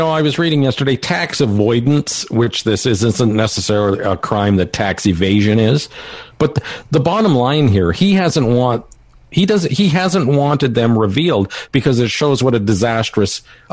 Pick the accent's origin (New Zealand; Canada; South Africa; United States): Canada; I'm a Canadian. I'm just looking at this from, you know, sort of a third party perspective.